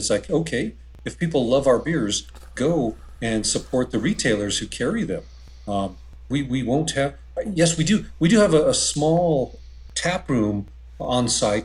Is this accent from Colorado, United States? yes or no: yes; Arvada, Colorado, United States; also born or lived in Wheat Ridge; Well, I am a native of Colorado. I grew up, I was born in Wheat Ridge at Lutheran Hospital, and I grew up in Arvada, went to Pomona High School in Arvada